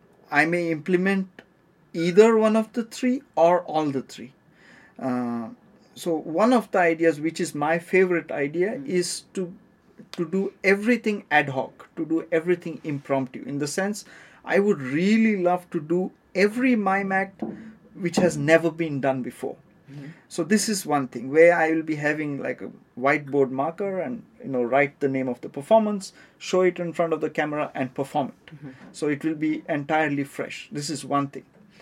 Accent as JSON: {"language": "English", "town": "Auroville", "region": "Tamil Nadu", "country": "India", "second_language": "English", "said": "And since I'm coming from Auroville and everybody has always been requesting, we would like to see something of where you are, where you live."}